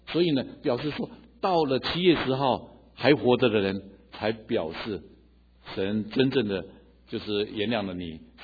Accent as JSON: {"language": "Chinese", "town": "Hualien", "region": "Hualien County", "country": "Taiwan", "tie": "born or raised there", "said": "在我的故乡花莲哈，我们都是在做丰年祭，在献上感恩。"}